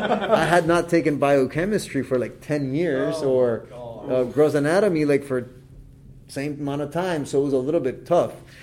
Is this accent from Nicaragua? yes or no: yes; Nicaragua; English is a second language; So I'm originally from Nicaragua, so I was trained in Nicaragua in a private dental school